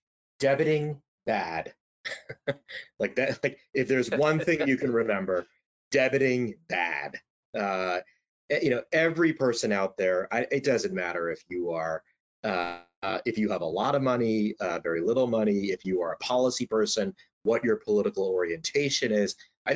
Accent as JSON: {"language": "English", "region": "New York", "country": "United States", "tie": "born or raised there", "said": "one of which is my hometown state of New York."}